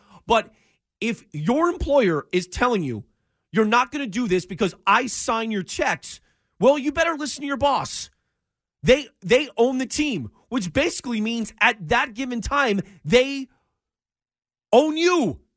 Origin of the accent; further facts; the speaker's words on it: Springfield, Massachusetts, United States; Springfield.